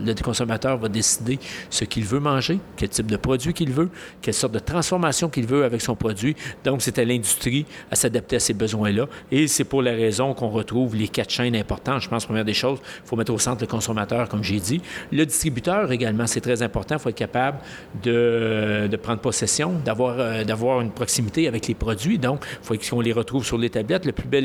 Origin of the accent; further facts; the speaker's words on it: Howick, Quebec, Canada; Je viens d'une petite communauté, j'ai grandi à Hawick, en Montérégie, où le territoire est occupé par quoi? Par des agriculteurs, par des fermes.